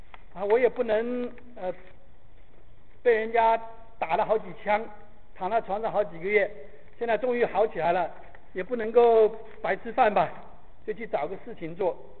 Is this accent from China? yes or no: yes; China; 我们中国人说覆水难收，破镜难圆